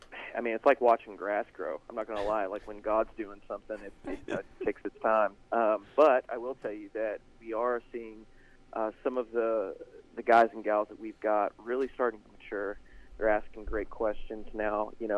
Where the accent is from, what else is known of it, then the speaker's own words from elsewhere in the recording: Kentucky, United States; I'm originally from Breckenridge County, believe it or not.